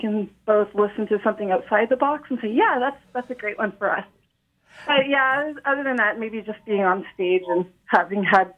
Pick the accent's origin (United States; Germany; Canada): Canada; Moncton, New Brunswick; I was raised in New Brunswick, born and raised.